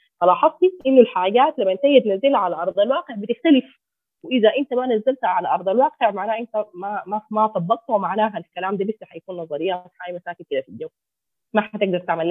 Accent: Sudan; حيقولوا متخلفه هنا عندنا في السودان

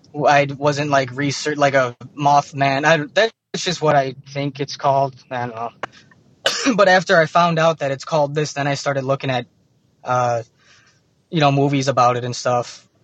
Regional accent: Streamwood, Illinois, United States; I'm from Streamwood, Illinois.

